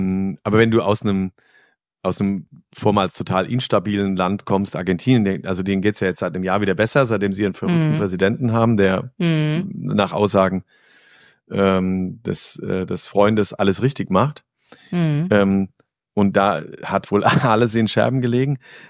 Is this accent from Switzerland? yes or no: no; Hesse, Germany; born there; also zwar hier in der Rhein-Main-Teller-Ebene geboren, aber die Berge sind mein Metier.